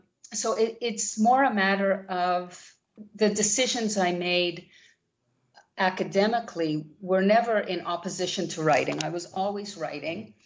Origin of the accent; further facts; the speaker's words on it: Montreal, Quebec, Canada; I'm originally from Montreal, Canada, which is a bilingual province, which immediately got me very interested in language and other cultures.